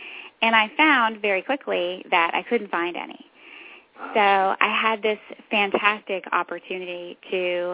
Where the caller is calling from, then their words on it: Fredericksburg, Virginia, United States; We are in Fredericksburg, Virginia.